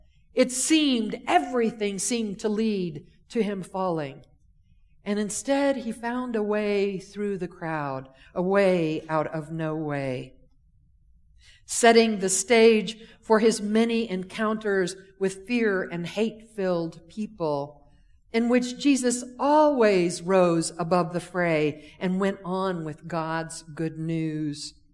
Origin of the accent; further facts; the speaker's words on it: Deep South, United States; as a child growing up in the Deep South, I was born and bred to wait for the man who was going to save me